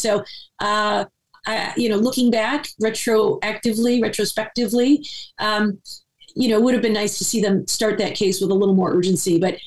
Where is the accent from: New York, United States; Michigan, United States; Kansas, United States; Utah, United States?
Michigan, United States; one of the things we saw here in my home state of Michigan